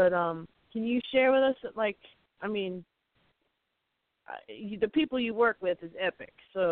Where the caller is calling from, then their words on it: Massachusetts, United States; I'm calling from Western Massachusetts.